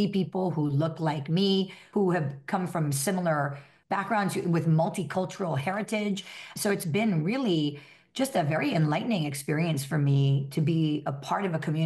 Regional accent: Hawaii, United States; I think growing up in Hawaii with just such a melting pot of cultures and nationalities

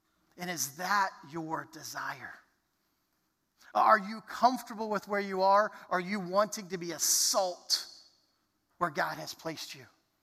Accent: Dallas, Texas, United States; I grew up in the Dallas area.

